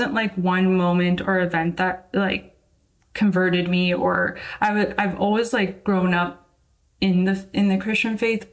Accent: Canada; we're Canadian

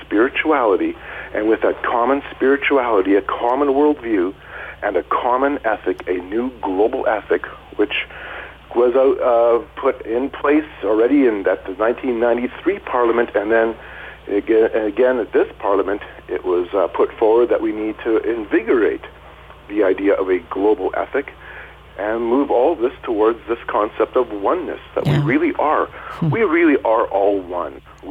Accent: Canada; I'm a Canadian.

